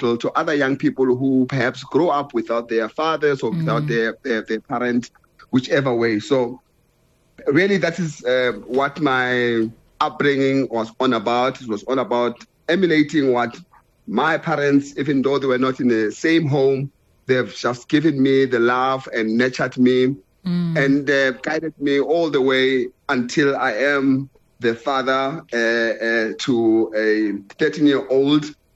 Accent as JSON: {"language": "English", "town": "Johannesburg", "region": "Gauteng", "country": "South Africa", "tie": "born or raised there", "also_born_or_lived": "England", "said": "As you rightly said … I'm born and bred in Johannesburg. Spent some time in England."}